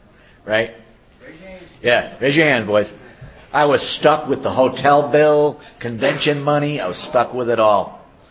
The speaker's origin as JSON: {"language": "English", "town": "Boston", "region": "Massachusetts", "country": "United States", "accent": "Boston", "said": "So the best thing you might get out of this meeting is my accent. You know, if you learn anything here today, other than we don't pronounce our R's in Boston, good for you."}